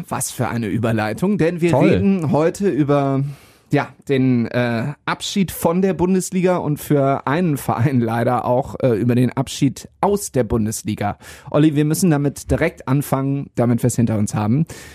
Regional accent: Düsseldorf, North Rhine-Westphalia, Germany; ich bin ja Düsseldorfer

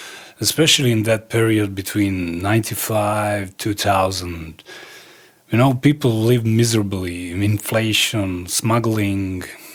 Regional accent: Zadar, Zadar County, Croatia; moved away; also born or lived in Serbia; I grew up in Zadar. That's in Croatia, in the Adriatic coast. I lived there until civil war began. In 1991, I moved about 35 kilometers further to a small village in Dalmatia called Kula Atlagić.

